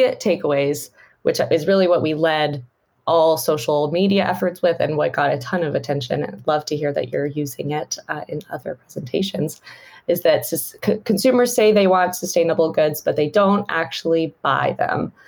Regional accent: United States; now in United Kingdom; I'm obviously an American living in the UK, though.

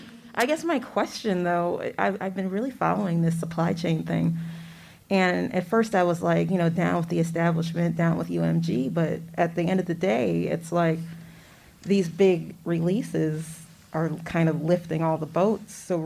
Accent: Chicago, Illinois, United States; So I'm a DJ from Chicago.

